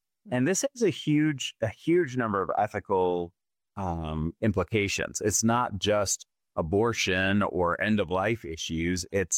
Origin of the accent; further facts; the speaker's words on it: Glendale Heights, Illinois, United States; I was a cheater. I was 30 minutes outside in Glendale Heights.